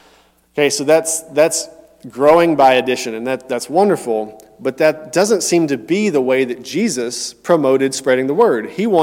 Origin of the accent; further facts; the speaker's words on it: Tennessee, United States; now in Houston, United States; so we didn't have all that when I was growing up in Tennessee. There were no skate parks. Houston is blessed with a lot of skate parks.